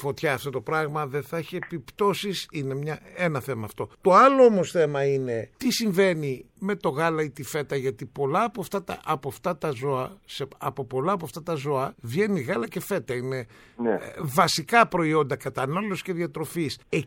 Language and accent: Greek; Syros, South Aegean, Greece; η πρώτη παστεριοποίηση γάλατος έγινε στην ιδιαίτερη πατρίδα μου, στη Σύρο